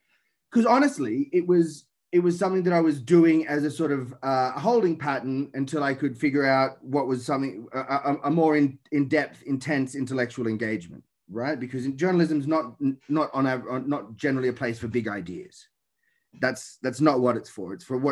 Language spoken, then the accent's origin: English; Sydney, New South Wales, Australia; my mom was a public servant, my dad's a left-wing bookseller, and I grew up in the inner west of Sydney. So right in the sort of SBS left-wing demographic, right?